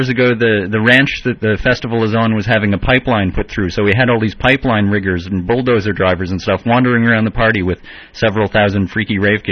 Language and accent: English; Sudbury, Ontario, Canada; I'm a guy from Sudbury, Ontario, originally, who has since then traveled across Canada